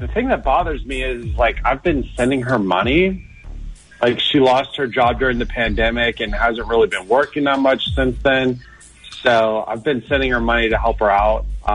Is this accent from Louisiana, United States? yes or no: no; Virginia Beach, Virginia, United States; born there; No, I was born in Virginia Beach, so I'm still a Washington fan.